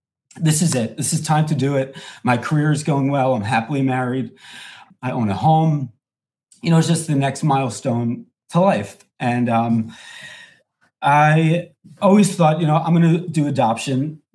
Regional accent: New York, United States; I am born and raised in New York. I am 46 years old.

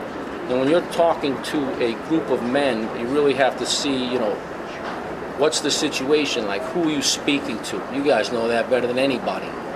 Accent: Boston, Massachusetts, United States; So, I'm an Irish Catholic from Boston.

